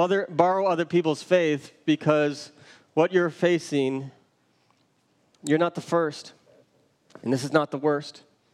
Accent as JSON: {"language": "English", "region": "Michigan", "country": "United States", "tie": "born or raised there", "said": "When I was growing up in Michigan, he was the pastor that everybody wanted to be around."}